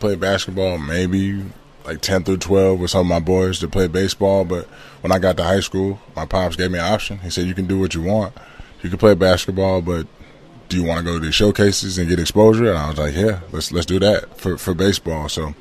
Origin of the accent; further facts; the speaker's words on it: Georgia, United States; But I just know for me, growing up in Georgia, the kind of competition you're going to face